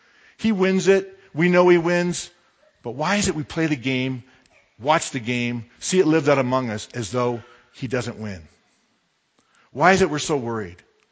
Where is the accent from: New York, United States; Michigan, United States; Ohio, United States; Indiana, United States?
Michigan, United States; So in my house, my wife knows that if I'm watching, I'm from Michigan, so if I'm watching the Detroit Lions play